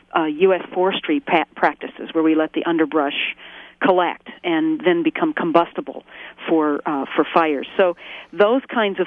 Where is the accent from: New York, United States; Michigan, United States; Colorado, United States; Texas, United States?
Michigan, United States; I'm from Michigan. Well, we're all from that mm-hmm. industrial car-making industry